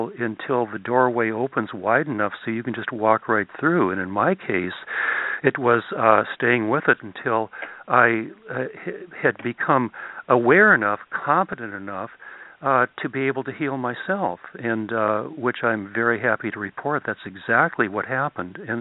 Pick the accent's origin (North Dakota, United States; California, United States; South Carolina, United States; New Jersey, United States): North Dakota, United States; I grew up in North Dakota, northern part of North Dakota, actually